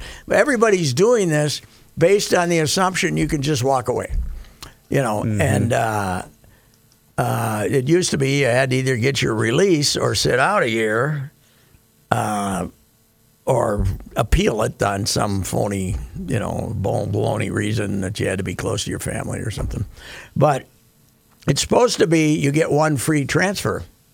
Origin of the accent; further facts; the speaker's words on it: Minnesota, United States; We're both from Minnesota.